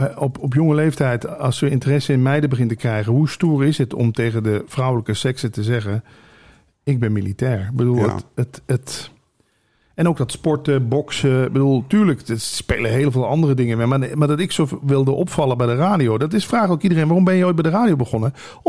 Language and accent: Dutch; Limburg, Netherlands; moved away; also born or lived in Almere; Ik ben vanuit Limburg hier helemaal naartoe verhuisd. Eerst naar Almere, toen naar Vinkeveen voor de radio.